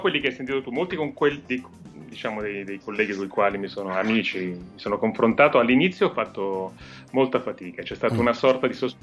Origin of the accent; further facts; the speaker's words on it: Campania, Italy; io sono campano di origine.